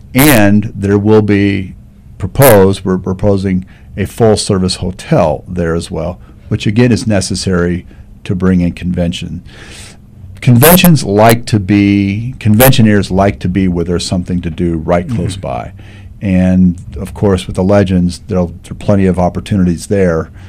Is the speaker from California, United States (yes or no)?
no; Argentine, Kansas, United States; I grew up in Argentine, Turner in Argentine